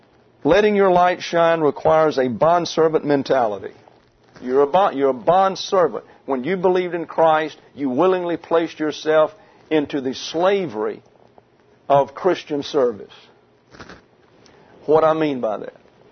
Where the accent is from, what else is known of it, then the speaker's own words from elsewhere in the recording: Troy, Alabama, United States; Had a square in my hometown over in Troy, Alabama.